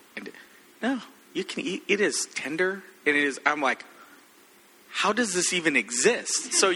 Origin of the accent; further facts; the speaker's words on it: Hawaii, United States; So I grew up in Hawaii. They got the Dole plantation there. I love pineapple.